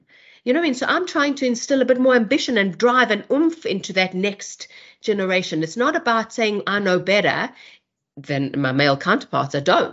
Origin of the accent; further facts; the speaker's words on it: South Africa; when I came from South Africa